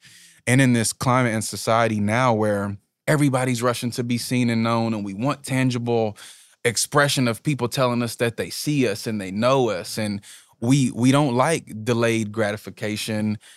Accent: West Virginia, United States; Yes, I'm from Logan County, West Virginia. And I just grew up seeing a lot of poverty.

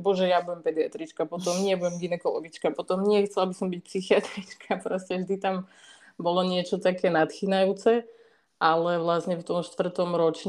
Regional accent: Bratislava, Bratislava Region, Slovakia; Študovala som na Univerzite Komenského, tu v Bratislave. Čiže nikam ďaleko som neodišla, keďže som rodená Bratislavčanka.

